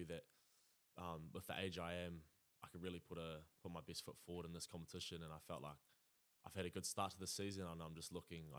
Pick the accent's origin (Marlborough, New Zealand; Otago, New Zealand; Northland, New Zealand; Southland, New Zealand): Marlborough, New Zealand; Blenheim; And with my mum and dad, I grew up in Blenheim most of my life, which has been nice.